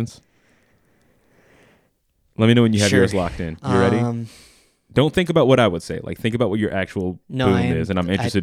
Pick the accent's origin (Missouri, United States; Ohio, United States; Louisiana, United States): Louisiana, United States; As a kid living, like growing up in Louisiana and only hearing about Disney World.